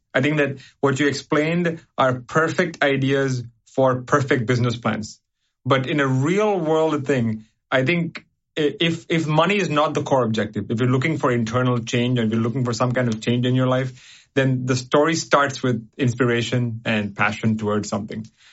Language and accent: English; Bangkok, Thailand; also born or lived in Kerala, India; I think it starts off, I was born in Kerala, which is in the southern tip of India. Grew up in Bangkok ever since I was 6 to 8 months old.